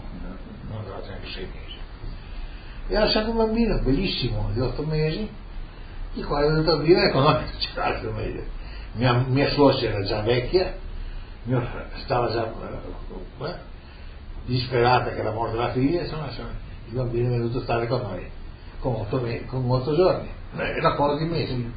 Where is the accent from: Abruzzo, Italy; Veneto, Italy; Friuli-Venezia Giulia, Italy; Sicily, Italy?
Friuli-Venezia Giulia, Italy; Trieste; moved away; also born or lived in Argentina; Io quando sono partito da Trieste avevo asma, in Argentina avevo asma, perché andavo con una bronchita, una polmonite dietro l'altra. Quando sono arrivato qua ha finito l'asma